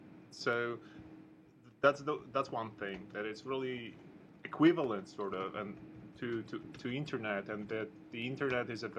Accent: Poland; English is a second language; 10 years ago in my country, I'm from Poland

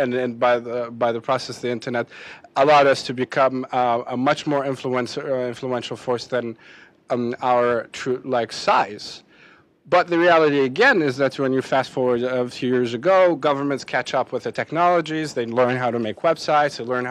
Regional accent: Syria; I grew up in Syria

